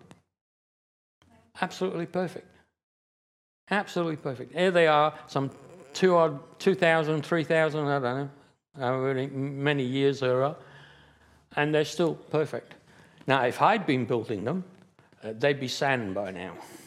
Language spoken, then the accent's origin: English; England, United Kingdom; I've never been inside Big Ben, even though I am English.